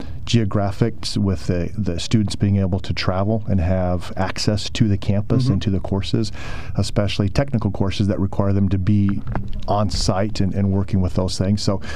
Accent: Oklahoma, United States; You know, I'm from Oklahoma. I'm a rancher. And we need ag mechanics in Oklahoma.

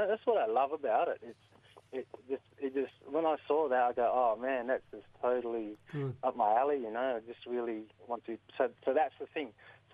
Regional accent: Carnarvon, Western Australia, Australia; So, I'm from Carnarvon in WA, Northwest WA.

